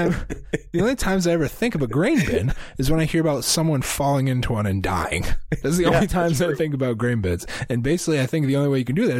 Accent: Iowa, United States; AB, we're from Iowa.

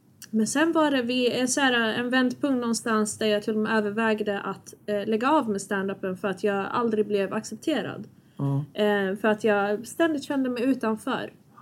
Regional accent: Sweden; born there; Fast jag är infödd in i Sverige och mycket av det svenska är väldigt självklart för mig

